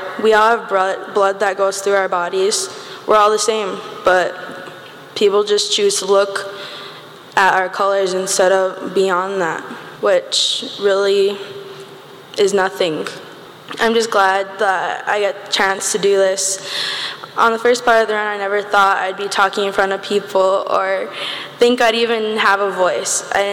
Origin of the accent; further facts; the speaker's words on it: North Dakota, United States; I'm from the Standing Rock Sioux Tribe, and I live in Bismarck, North Dakota. I'm 12 years old.